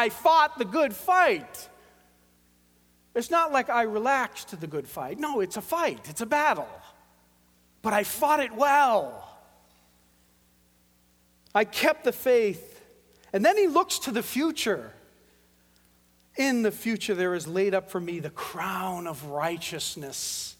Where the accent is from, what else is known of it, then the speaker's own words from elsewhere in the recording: Boston, Massachusetts, United States; Originally, you know, I'm from Boston.